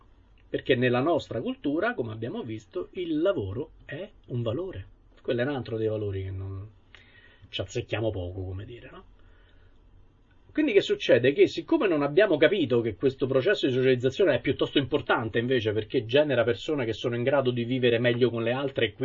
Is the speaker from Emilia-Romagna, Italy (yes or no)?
no; Rome, Lazio, Italy; io sono romano di Roma, sto qui, conosco pochissimo di quelli che mi circondano, no? Da perfetto abitante della metropoli